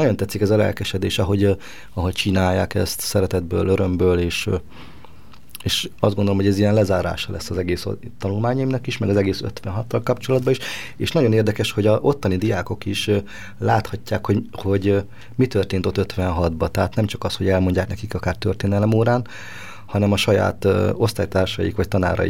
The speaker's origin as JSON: {"language": "Hungarian", "town": "Tarcal", "region": "Borsod-Abaúj-Zemplén", "country": "Hungary", "said": "mi egyébként borsodiak vagyunk, Tarcáról származom"}